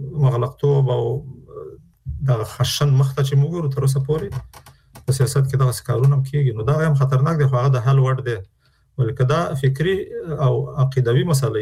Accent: Afghanistan; لکه د یو افغان په توګه زموږ استاد ټول مکلفیت لرو

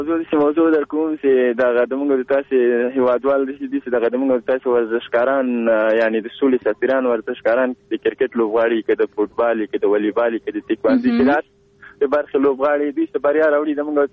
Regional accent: Kabul, Afghanistan; born there; زه دلته څه په دې ټولنه کې پیدا شوی ما په کابل کې دی سبس کې نو زما کوچیتوب مې نه ده لیدلی

